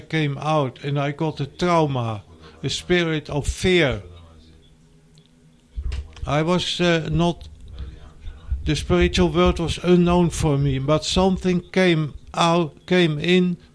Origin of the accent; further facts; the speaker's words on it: Tienhoven, Utrecht, Netherlands; I come from Tienhoven at the Lek. Three people know it. 700 inhabitants between Utrecht and Rotterdam at the Lek, the River Lek.